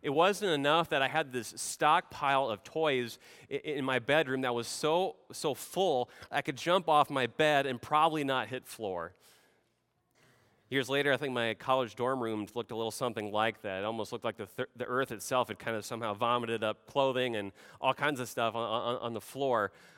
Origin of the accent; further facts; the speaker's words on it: Nebraska, United States; We come from Richmond, Virginia. Before that, I personally came from Nebraska. And growing up in Nebraska, I have to share with you, on a family farm